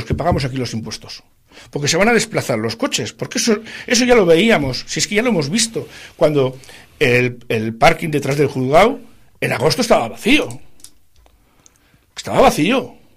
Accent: Laredo, Cantabria, Spain; la gente de Laredo, la gente de mi pueblo, pierda calidad de vida

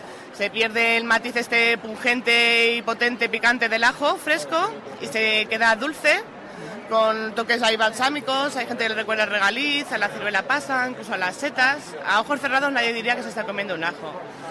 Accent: Las Pedroñeras, Castilla-La Mancha, Spain; Nosotros somos de Las Pedroñeras, es un pueblo de la provincia de Cuenca, de La Mancha.

